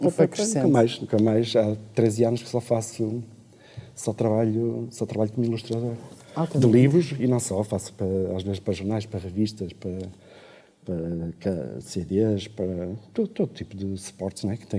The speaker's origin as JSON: {"language": "Portuguese", "town": "Braga", "region": "Norte", "country": "Portugal", "said": "Sou de Braga"}